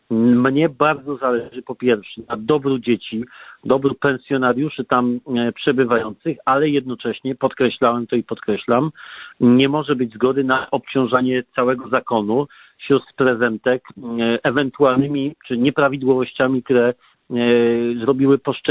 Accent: Olkusz, Lesser Poland, Poland; ja sam pochodzę z Olkusza

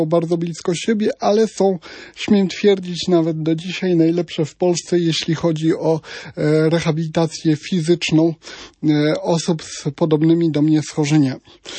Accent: Warmian-Masurian Voivodeship, Poland; ja pochodzę z maleńkiej wsi pod Nowym Miastem Lubawskim, gdzie jest, jak ja to mówię, wszędzie daleko, 5 kilometrów do wszystkiego, do najbliższego kościoła, sklepu, etc.

